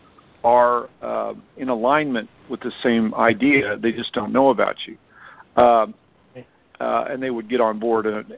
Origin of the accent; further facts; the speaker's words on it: Missouri, United States; Now, I was an orphan, and I grew up in southern Missouri. I grew up in the Bible Belt, actually the belt buckle of the Bible Belt